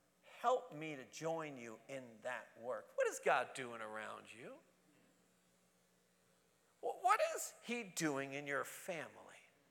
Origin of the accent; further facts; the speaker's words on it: Brooklyn, New York, United States; I can't say this because I'm from Brooklyn, so just love me through it